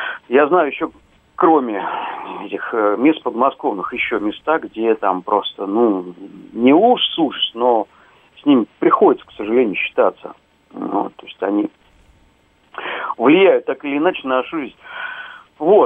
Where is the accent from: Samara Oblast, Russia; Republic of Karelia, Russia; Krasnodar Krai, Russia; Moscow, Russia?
Moscow, Russia; мне, как вот коренному москвичу